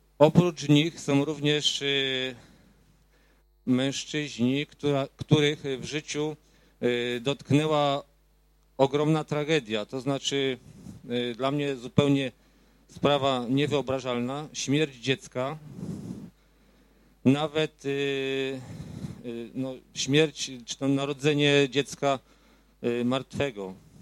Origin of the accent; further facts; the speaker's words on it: Rydułtowy, Silesian Voivodeship, Poland; jesteśmy z Rydułtów. Przyjechaliśmy tutaj w czwórkę.